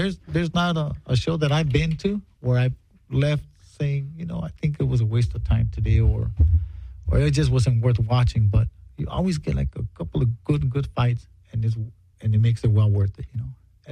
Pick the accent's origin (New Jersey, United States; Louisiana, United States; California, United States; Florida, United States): California, United States; Los Angeles; Born and raised in South Central LA, and started boxing when I was 11 years old.